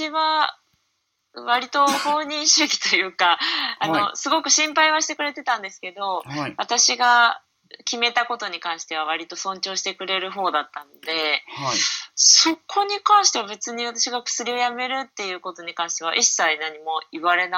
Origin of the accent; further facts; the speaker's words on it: Nagoya, Aichi, Japan; 私生まれも育ちも名古屋なんですけど、